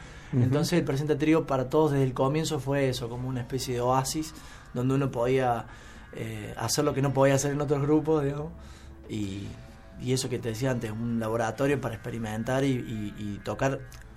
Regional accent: Las Varillas, Córdoba, Argentina; Yo tocaba en ese momento también tango en las varillas de mi pueblo con unos viejos tangueros, personajes de allá.

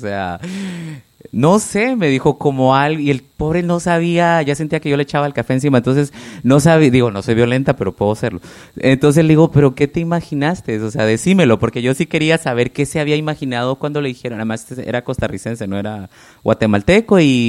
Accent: Colombia; Sí, soy colombiano, soy afrocolombiano, soy indígena colombiano y como frijoles vivo en la ciudad

